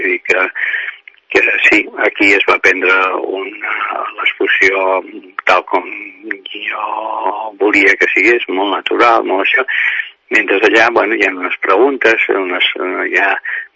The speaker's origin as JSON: {"language": "Catalan", "town": "Sant Cugat", "region": "Catalonia", "country": "Spain", "said": "la vaig voler presentar aquí a Sant Cugat, en principi, perquè, bueno, és el meu lloc d'origen"}